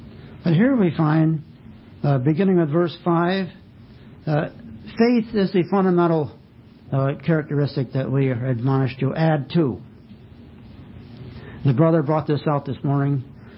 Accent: Canada; Even though we're Canadian, we thought that we might learn something

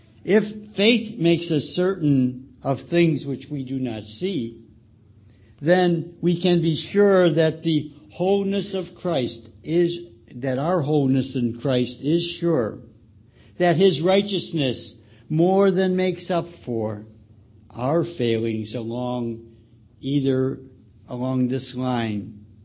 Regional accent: Chicago, Illinois, United States; I'll beat Brother Joe out, since we're both from Chicago, to bring you the love and greetings of your brethren in Chicago

